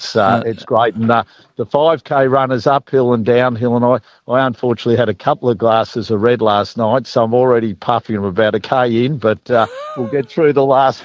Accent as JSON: {"language": "English", "country": "Australia", "accent": "broad Australian", "said": "I call it Coleraine with my broad Australian accent."}